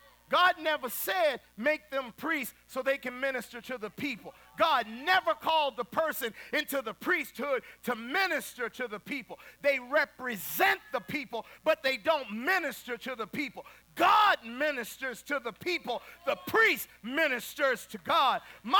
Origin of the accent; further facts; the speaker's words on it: Philadelphia, Pennsylvania, United States; born there; I forgot that I was born in North Philadelphia.